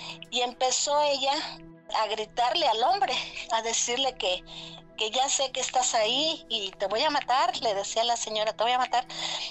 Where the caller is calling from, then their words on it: Aguascalientes, Mexico; Mira, soy de Aguascalientes, mija